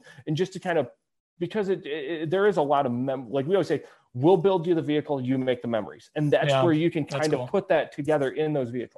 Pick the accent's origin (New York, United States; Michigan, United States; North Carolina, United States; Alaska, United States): Michigan, United States; We're from Michigan. There's water on three sides.